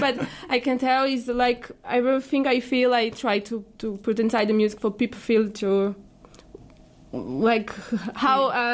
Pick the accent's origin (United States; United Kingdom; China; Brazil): Brazil; English is a second language; I'm from Brazil